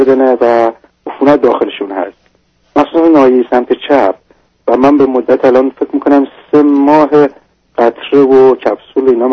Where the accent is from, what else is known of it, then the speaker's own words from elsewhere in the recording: Iran; now in United Kingdom; از ایران مهاجرت کردم اومدم در انگلستان و الان در حدود 4 سال در انگلستان